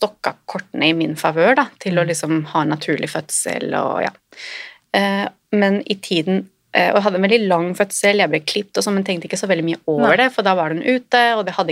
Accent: Spain; Jeg vokste opp i Spania, så det var noen spanske nettsider som jeg heldigvis kunne lese.

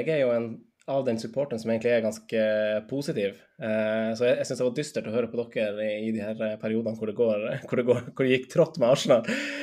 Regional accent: Finnsnes, Troms, Norway; moved away; jeg husker jeg er fra Finnsnes, da jeg fortsatt bodde på Finnsnes

